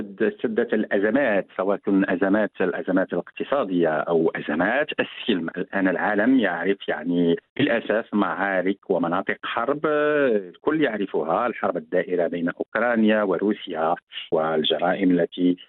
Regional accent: Morocco; moved away as an adult; now in France; أنا لست بأصول مغربية، أنا مغربي سيدتي. أنا قضيت يعني نصف حياتي في المغرب، أنا ولدت في المغرب، تلقيت دراساتي الجامعية والابتدائية والإعدادية والثانوية بالمغرب، أنا حاصل على الإجازة في القانون العام بجامعة محمد الخامس بالمغرب

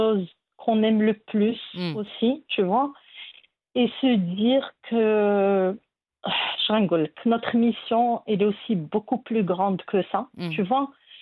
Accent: Morocco; born there; je vais répandre mon impact au Maroc, mon pays natal, mon pays adoré.

